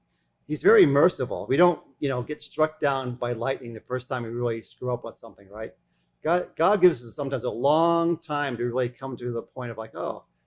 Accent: Australia; I go back to the church area where I grew up in Australia.

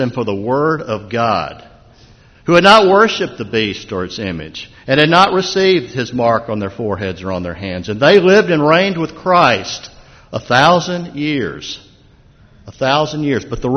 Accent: Nashville, Tennessee, United States; Now, I grew up in Nashville, Tennessee, and major road in Nashville called Gallatin Road

